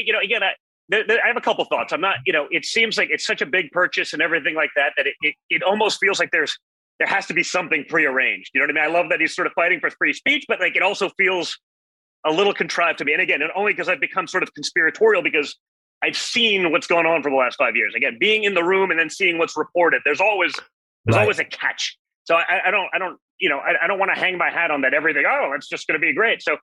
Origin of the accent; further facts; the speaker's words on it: United States; to be able to see it just as an American. It's like, man, it's pretty cool.